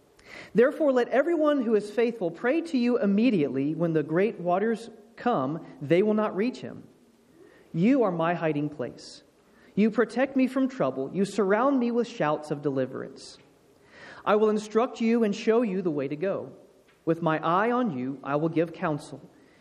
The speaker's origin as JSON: {"language": "English", "region": "Georgia", "country": "United States", "tie": "born or raised there", "lives_now": "Indiana, United States", "said": "But I grew up in South Georgia, and y'all don't really know summer heat here."}